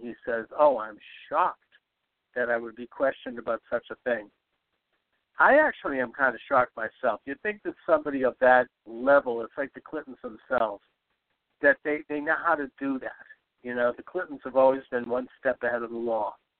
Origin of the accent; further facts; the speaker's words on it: Boston, Massachusetts, United States; because I'm from Boston, and I knew who Whitey Bulger was